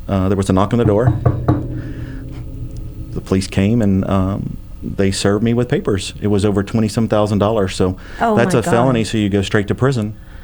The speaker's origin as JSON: {"language": "English", "region": "Tennessee", "country": "United States", "tie": "born or raised there", "also_born_or_lived": "Nashville", "said": "I did. I was raised in Northeast Tennessee."}